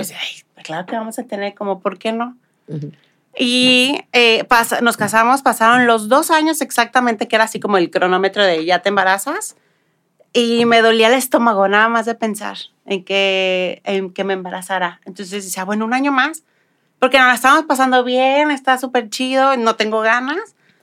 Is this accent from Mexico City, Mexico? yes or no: no; Guadalajara, Jalisco, Mexico; Yo vengo de una familia grande y pues nací, crecí en Guadalajara.